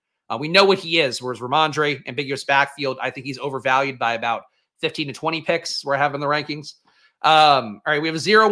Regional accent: Bronx, New York, United States; because I grew up in the South Bronx

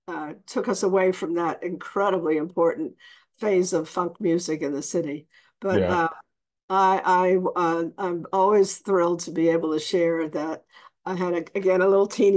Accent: Bronx, New York, United States; I'm from this, but I'm from the South, Bronx. So we are known for being a little outspoken.

